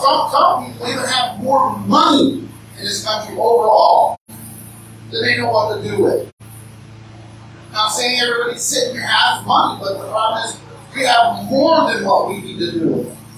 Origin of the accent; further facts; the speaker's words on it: United States; And I'd never gone there because I'm an American.